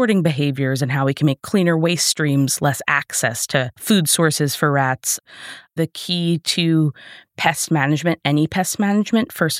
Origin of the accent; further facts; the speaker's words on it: New York, United States; I grew up in a house that was abutting railroad tracks